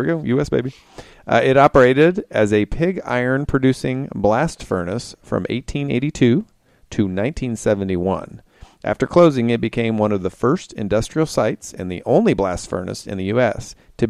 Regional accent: Kokomo, Indiana, United States; Because I grew up in Kokomo, and they used to have a steel mill. And I lived not too far from it, and you could hear it running and operating.

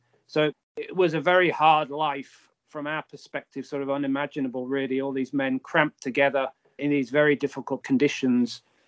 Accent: Hull, Yorkshire and the Humber, United Kingdom; okay, well, I'm from Hull, so maybe even though it was 100 years in the past, I have some kind of connection that can get me into the story.

